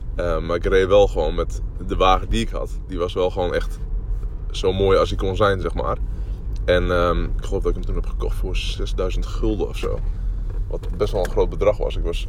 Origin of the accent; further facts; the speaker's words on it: Drachten, Friesland, Netherlands; Die ik vanmiddag hier in mijn geboorteplaats in Drachten had ontmoet. En ik rij nu letterlijk door mijn oude straat waar ik ben opgegroeid.